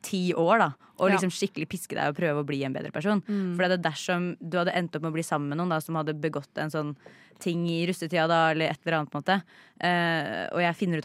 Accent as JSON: {"language": "Norwegian", "town": "Elverum", "region": "Innlandet", "country": "Norway", "tie": "born or raised there", "said": "nå jeg ganske ferdig med å være i hjembyen min"}